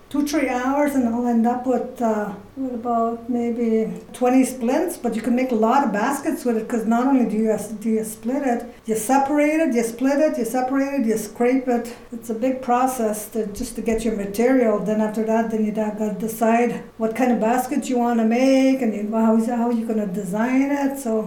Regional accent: Kitigan-Zibi, Quebec, Canada; Been born and raised in Kitigan-Zibi. I raised my kids here.

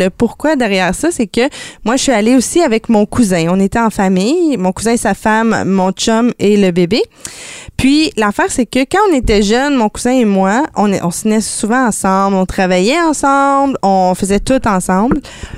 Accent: Quebec, Canada; je viens de l'Outaouais

